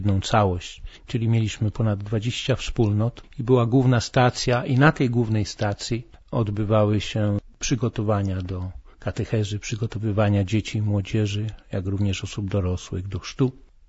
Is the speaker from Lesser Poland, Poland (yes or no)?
no; Katowice, Silesian Voivodeship, Poland; moved away; Pochodzę z Katowic, więc ze Śląska i właśnie stamtąd wybrałem się na północny wschód Polski, do Pieniężna, na Warmię.